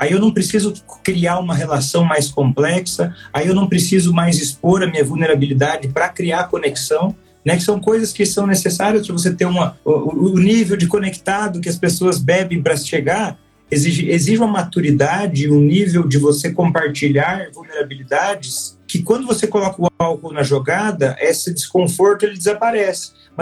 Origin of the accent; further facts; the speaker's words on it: Paraná, Brazil; Eu estudei em Porto Alegre, mas eu sou do Paraná. E agora eu estou morando na cidade em que eu passei a maior parte da minha infância